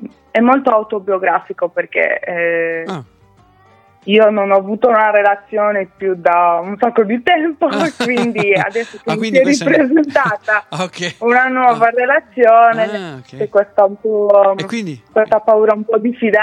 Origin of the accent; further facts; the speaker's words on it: Orroli, Sardinia, Italy; Io sono di Orroli, in Sardegna.